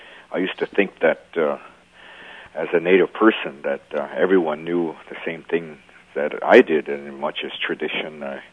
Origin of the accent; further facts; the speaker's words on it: Wisconsin, United States; originally from Wisconsin, and I've traveled quite a bit throughout the world as a professional dancer.